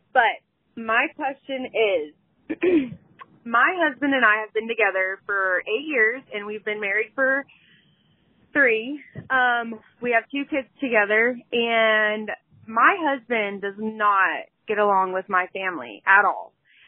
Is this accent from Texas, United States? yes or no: yes; Big Spring, Texas, United States; I'm from Big Spring, Texas.